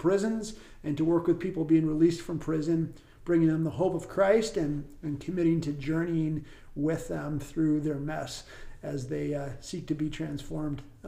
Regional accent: Burlington, Ontario, Canada; I'm from Burlington, Ontario, in Canada.

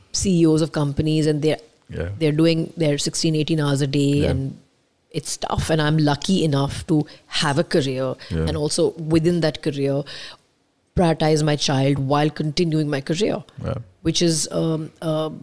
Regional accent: Chandigarh, India; if you're looking for a candidate, I'm from Chandigarh, I'd be happy to throw my hat in the ring.

